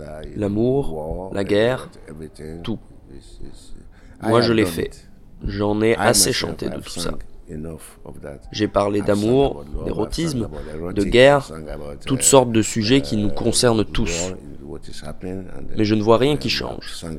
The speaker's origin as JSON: {"language": "French", "country": "Nigeria", "said": "quand j'en ai envie, je rentre chez moi, au Nigeria"}